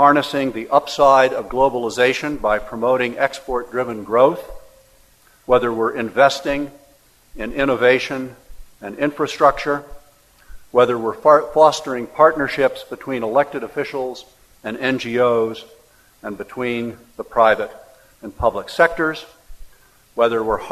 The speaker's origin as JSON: {"language": "English", "town": "Washington", "region": "District of Columbia", "country": "United States", "tie": "born or raised there", "said": "Washington, D.C., Bruce's and my hometown, is still the capital of a great nation."}